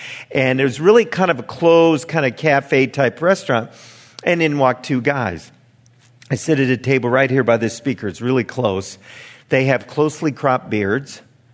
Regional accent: Chicago, Illinois, United States; born there; also born or lived in Las Vegas, United States; So I was born in Chicago, lived in Las Vegas.

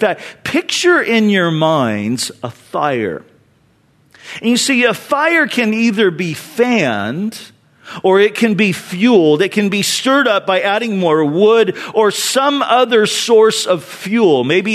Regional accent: California, United States; Now, you got to understand, I was a city boy. I grew up in Orange County. I was a beach bum.

